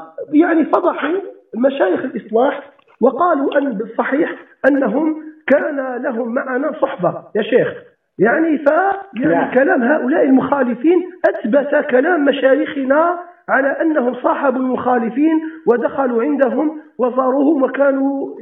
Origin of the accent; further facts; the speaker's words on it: Algeria; انا ابنك من الجزائر،